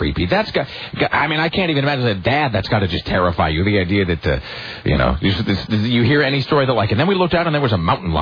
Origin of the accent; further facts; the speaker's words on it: Pacific Northwest, United States; even growing up in the Northwest, it's going to be really difficult to figure out where the hell you are.